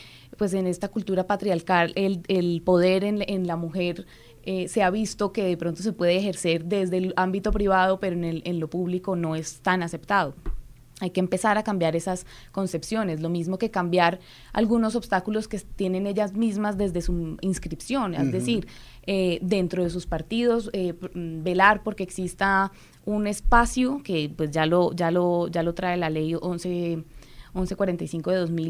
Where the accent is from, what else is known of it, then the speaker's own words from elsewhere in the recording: Santander, Colombia; las mujeres del Movimiento Social de Mujeres de mi tierra, de Santander